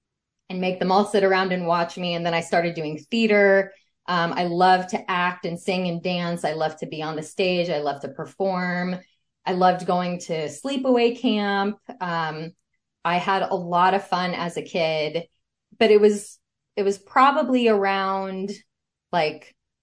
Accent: California, United States; I grew up in Southern California, a pretty, I guess you would say, middle upper class upbringing. My parents actually are both Jewish, and they didn't really have religion.

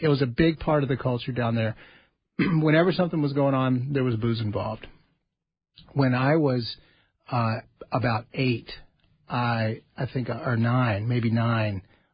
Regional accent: Baton Rouge, Louisiana, United States; moved away as an adult; now in Minnesota, United States; I'm actually from Louisiana. I've been here in Minnesota since 2000. I came up here to get sober myself, to go to treatment. But I grew up in, I went to private schools in Louisiana in Baton Rouge.

